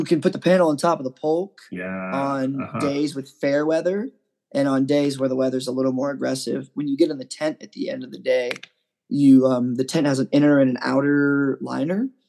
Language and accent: English; Appalachia, United States; I come from Appalachia, and in the States, Appalachia is disproportionately affected by the opioid epidemic.